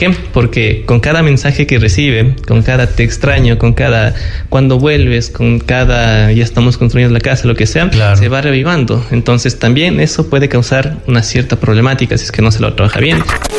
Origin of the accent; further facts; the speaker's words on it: Ambato, Tungurahua, Ecuador; acá en mi país yo soy, o sea, universitario, soy hijo de tal familia o soy ambateño, lo que sea.